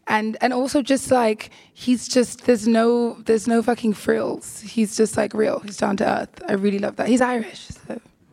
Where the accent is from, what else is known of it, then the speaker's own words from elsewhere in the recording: Jamaica; Like, I'm Jamaican. Any Jamaicans in the audience? No. We're in California.